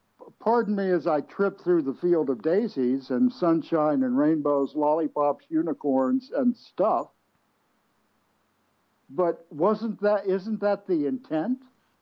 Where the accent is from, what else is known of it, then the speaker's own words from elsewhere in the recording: Virginia, United States; Yeah, in my home state, of all places.